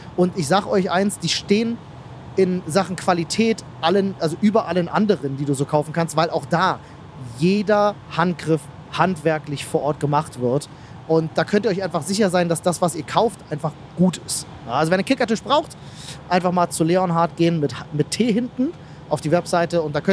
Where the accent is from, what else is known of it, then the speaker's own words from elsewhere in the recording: Berlin, Germany; als Berliner